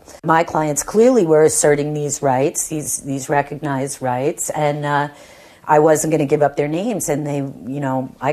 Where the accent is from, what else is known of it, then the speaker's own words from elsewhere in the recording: New York, United States; And, you know, I'm from New York. You know, we're kind of tough guys.